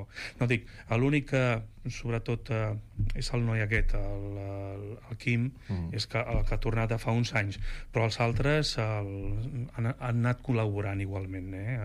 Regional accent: Barcelona, Catalonia, Spain; tots som de Barcelona

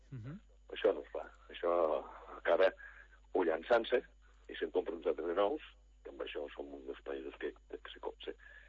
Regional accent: Móra la Nova, Catalonia, Spain; Jo soc de Mola Nova, és a dir, que a Mola Nova, als anys 50-60, hi havia un taller de trens

